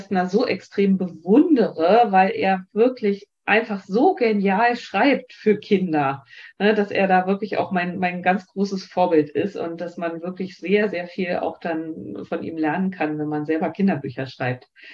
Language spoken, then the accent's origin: German; East Germany, Germany; Und bei uns in der DDR konnte man das in dieser Zeit jedenfalls nicht kaufen. Ich hatte das da quasi als Dauerleihgabe aus der Schulbibliothek.